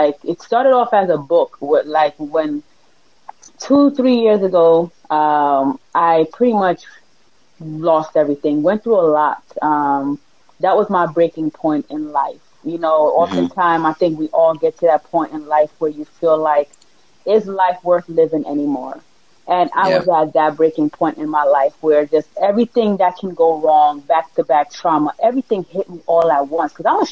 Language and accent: English; Jamaica; because I am from Jamaica, proud Jamaican.